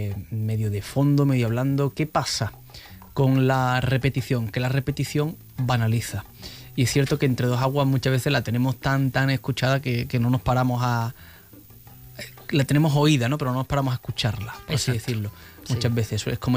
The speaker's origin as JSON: {"language": "Spanish", "town": "Boston", "region": "Massachusetts", "country": "United States", "said": "yo soy de aquí de Boston"}